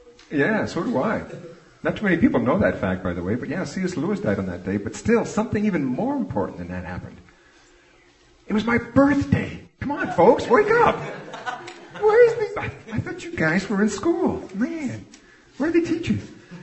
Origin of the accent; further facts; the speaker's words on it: Timmins, Ontario, Canada; And so, as you heard, I'm from Timmins.